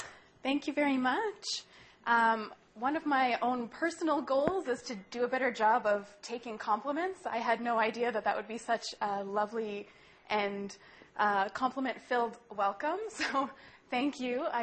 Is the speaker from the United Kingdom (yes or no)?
no; Winnipeg, Manitoba, Canada; now in Montreal, Canada; I came from Winnipeg. I grew up in Manitoba. I went to the University of Winnipeg